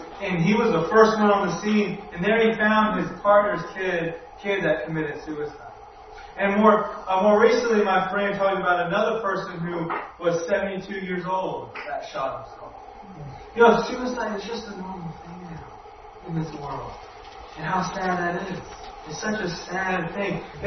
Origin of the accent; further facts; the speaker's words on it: Augusta, United States; There's a guy that I grew up in Augusta with, and he's now a police officer in that town.